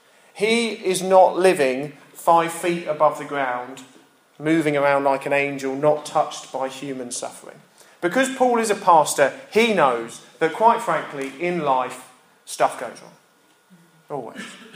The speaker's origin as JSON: {"language": "English", "country": "United Kingdom", "said": "We, as a British people, understand that regardless of how good things are, there is always something out of whack."}